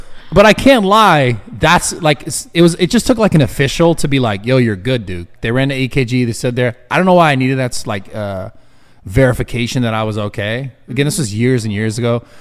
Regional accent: San Francisco, California, United States; I'm from the fucking opposite of Florida, which is San Francisco, California.

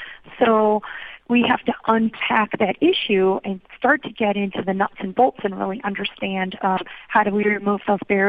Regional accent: Chicago, Illinois, United States; while I grew up in Chicago and spent a lot of my life in Chicago, I actually have a lot of family on the East Coast.

